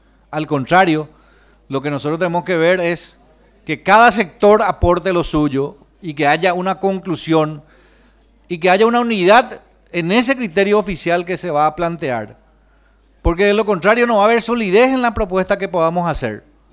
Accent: Paraguay; el clamor y el derecho que tenemos como paraguayos

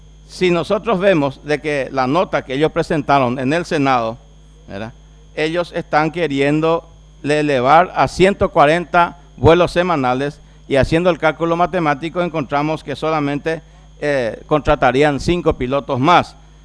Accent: Paraguay; al valor que tenemos que ofrecer a lo que somos capaces los paraguayos.

